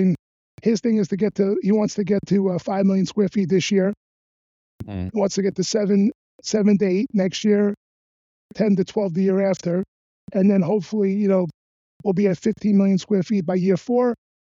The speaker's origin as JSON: {"language": "English", "town": "Brooklyn", "region": "New York", "country": "United States", "tie": "born or raised there", "said": "But I grew up in Brooklyn."}